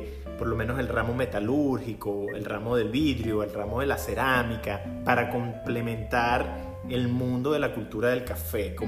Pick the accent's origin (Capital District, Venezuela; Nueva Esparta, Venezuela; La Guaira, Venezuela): Capital District, Venezuela; Caracas; also born or lived in Maracay; Sabes que yo me crié en el Valle, ¿no? Yo soy del Valle de Caracas.